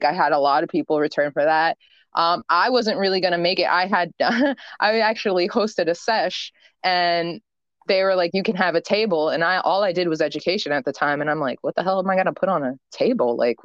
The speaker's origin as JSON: {"language": "English", "region": "New Jersey", "country": "United States", "said": "I'm from New Jersey, so people in Delaware, New York, Texas, everywhere, everybody started wanting it."}